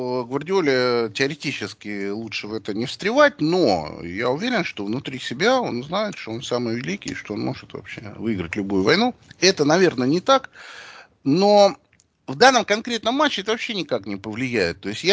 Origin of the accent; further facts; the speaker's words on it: Russia; Мы говорим, мы из России.